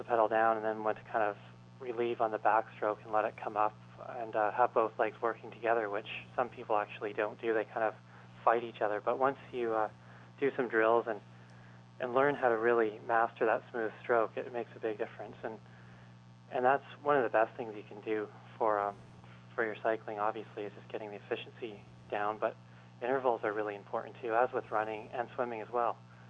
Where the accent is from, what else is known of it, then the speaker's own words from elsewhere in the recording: Canada; And as you know, growing up in Canada, most people start skating at around 5 or so